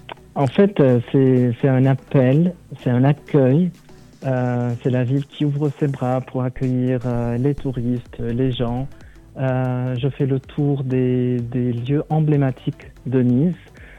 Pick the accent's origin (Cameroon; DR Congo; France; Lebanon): Lebanon; que j'agrémente aussi avec un peu de miel oriental, puisque je viens du Liban.